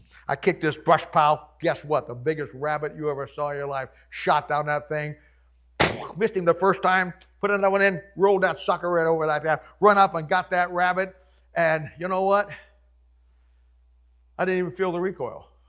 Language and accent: English; Ohio, United States; I'm from Ohio. My dad was an avid hunter. I grew up with guns, hunting, all those things.